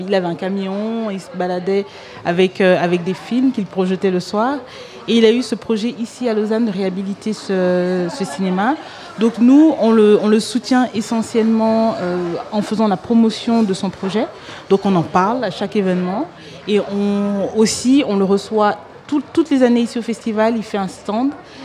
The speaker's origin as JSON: {"language": "French", "country": "Côte d’Ivoire", "also_born_or_lived": "Montreal", "said": "en tant qu'Ivoirienne, je me suis toujours intéressée plus spécifiquement au cinéma africain."}